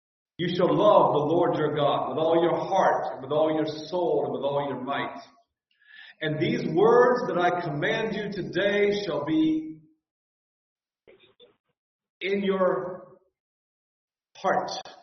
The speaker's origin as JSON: {"language": "English", "country": "United States", "said": "because after all, I'm an American and my instincts were trained by the society around me"}